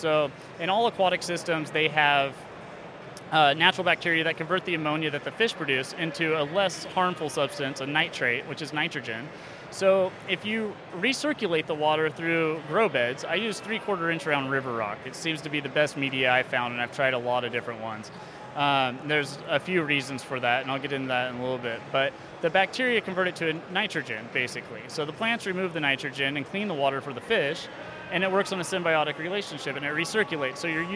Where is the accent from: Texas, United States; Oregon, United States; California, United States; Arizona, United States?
Oregon, United States; Monmouth; I'm from Monmouth